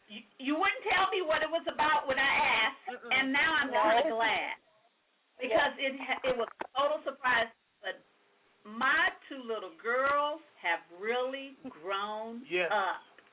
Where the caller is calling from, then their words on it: California, United States; I'm calling from California.